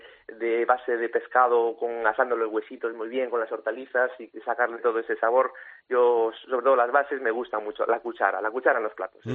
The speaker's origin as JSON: {"language": "Spanish", "region": "Galicia", "country": "Spain", "said": "como buen gallego"}